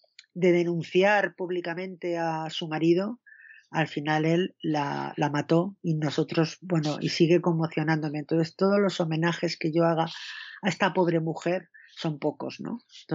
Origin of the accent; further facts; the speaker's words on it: Barbastro, Aragon, Spain; porque la he hecho nacer allí. Es mi tierra, es la tierra de ella.